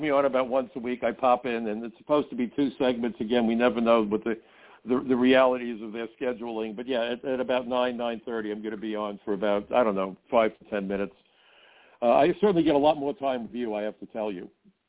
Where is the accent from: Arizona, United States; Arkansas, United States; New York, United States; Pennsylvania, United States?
New York, United States; I'll be honest. I'm a New Yorker.